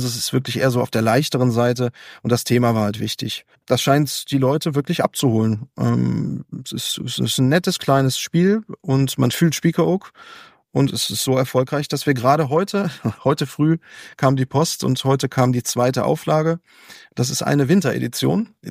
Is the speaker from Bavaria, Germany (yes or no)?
no; North Rhine-Westphalia, Germany; aus meiner alten Heimat, aus dem Aachener, Kölner Raum.